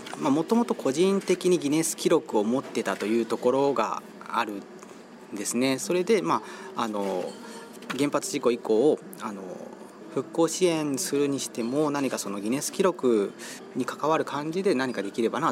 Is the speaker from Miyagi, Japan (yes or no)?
no; Hiroshima, Japan; 僕の出身は広島ですね。